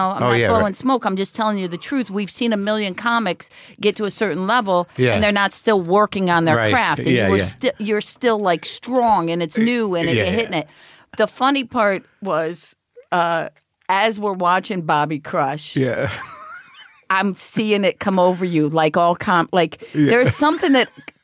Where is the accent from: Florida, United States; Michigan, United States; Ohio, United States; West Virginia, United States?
Ohio, United States; East Cleveland; now in Los Angeles, United States; I grew up East Cleveland.